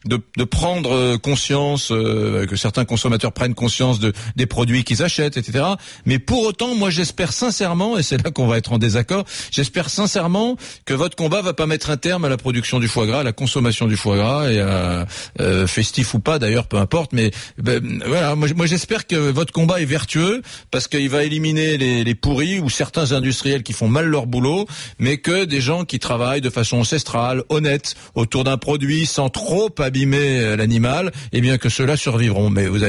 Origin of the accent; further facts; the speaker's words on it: Occitanie, France; Moi, je viens du Gers.